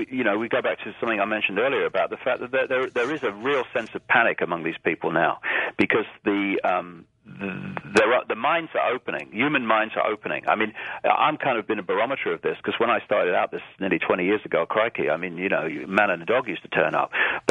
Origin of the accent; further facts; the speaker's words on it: United Kingdom; born there; Britain, and I had to be born on some piece of land or I would have drowned. But I don't identify with being British.